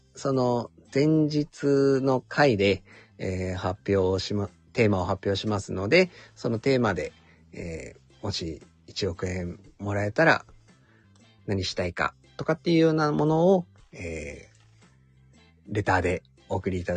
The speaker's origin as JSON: {"language": "Japanese", "region": "Okinawa", "country": "Japan", "said": "我々は、まあ、ウチナーンチュですので。"}